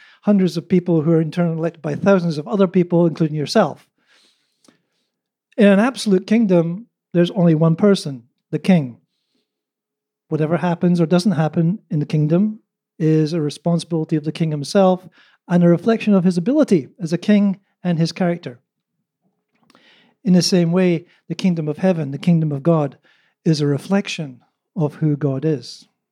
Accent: Canada; now in Antalya, Turkey; Living in Antalya doesn't mean I stop being Canadian or British. Now, thankfully, those two loyalties, Canada and Britain, have never clashed, at least not yet.

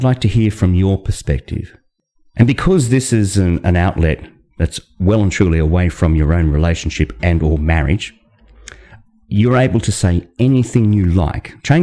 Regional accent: Western Australia, Australia; author, calling to you all the way from the Dirty Rabbit Hole podcast in Western Australia. Yep, that's where this accent comes from. I'm an Australian

